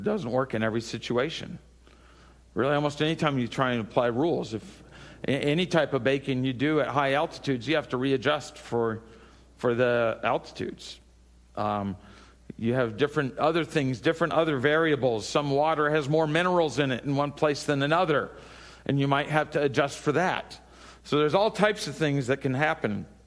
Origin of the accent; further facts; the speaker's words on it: New Orleans, Louisiana, United States; I grew up in New Orleans. French bread is very, very important.